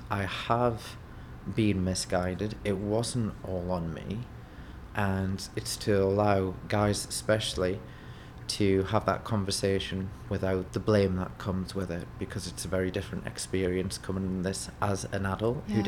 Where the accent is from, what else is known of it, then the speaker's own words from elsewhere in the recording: United Kingdom; I'm 37 years old and I'm from the United Kingdom.